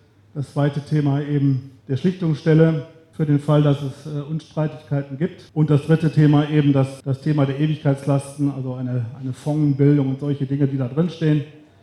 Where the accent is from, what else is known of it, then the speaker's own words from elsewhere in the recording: Ginderich, North Rhine-Westphalia, Germany; now in Fehn, Germany; Ich komme hier aus Fehn, hier ganz aus der Nähe hier, habe vorher in Ginderich gewohnt. Da kam ich gebürtig her.